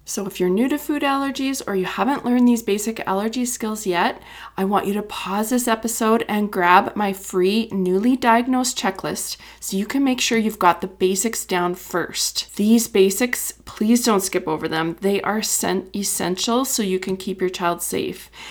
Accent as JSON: {"language": "English", "country": "Canada", "said": "I'm actually not. I'm from Canada."}